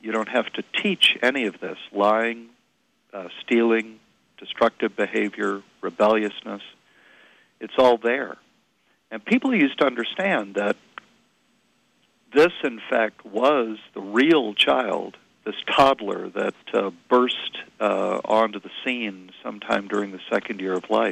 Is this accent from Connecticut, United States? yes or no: no; North Carolina, United States; born there; No, I was born in North Carolina, so I guess by virtue of that fact, I'm a Tar Heel.